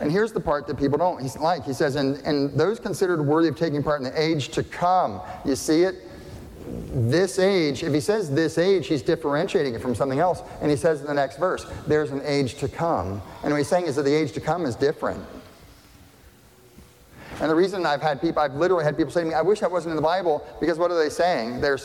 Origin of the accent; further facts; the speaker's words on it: Northeast, United States; I come from the Northeast, I can do bad attitude all day.